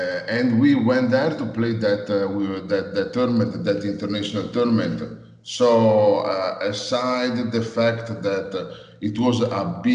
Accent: Italy; I'm from Italy.

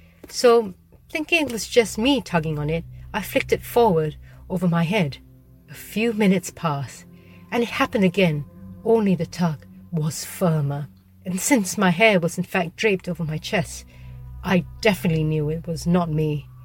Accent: Australia; My siblings and I grew up in Australia with my mum and dad.

